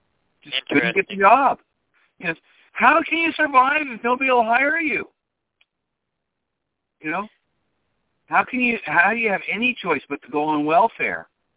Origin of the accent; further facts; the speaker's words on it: Wisconsin, United States; I was raised up in Wisconsin. And it was all Caucasian, right?